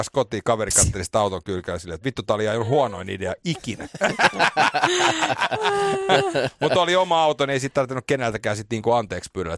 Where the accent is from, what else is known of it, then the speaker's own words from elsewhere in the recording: Helsinki, Uusimaa, Finland; now in -; asuin pikkupoikana Kulosaaressa vielä 18-17 kesäisenä.